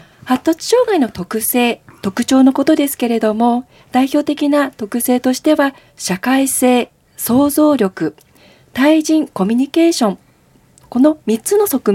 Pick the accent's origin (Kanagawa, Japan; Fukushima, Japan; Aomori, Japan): Aomori, Japan; 出身は青森市です。